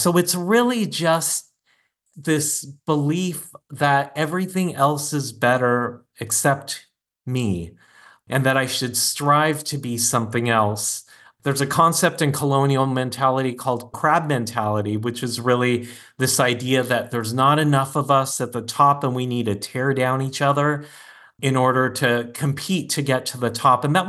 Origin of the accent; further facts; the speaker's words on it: San Diego, California, United States; I grew up in San Diego in a military town